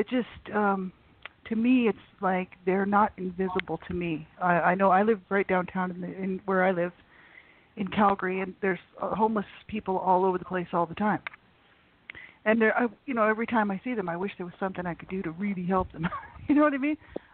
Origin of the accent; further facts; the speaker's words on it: New Mexico, United States; moved away as an adult; now in Canada; in Canada. And I'm from New Mexico originally, so I'm from the States. So I lived there for 30 years